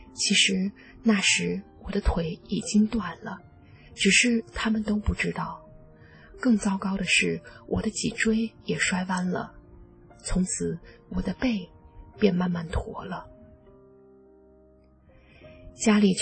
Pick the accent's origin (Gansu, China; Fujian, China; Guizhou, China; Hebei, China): Guizhou, China; 我的老家在贵州，人称地无三尺平，人无三分银，山路又陡又不平。